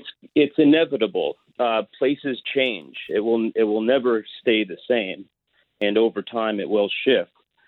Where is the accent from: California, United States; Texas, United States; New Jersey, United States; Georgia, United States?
California, United States; Venice; I grew up in Venice in the 80s. My father, who was black, and my mother, who was white, gentrified to Venice, moved into Venice in the late 60s.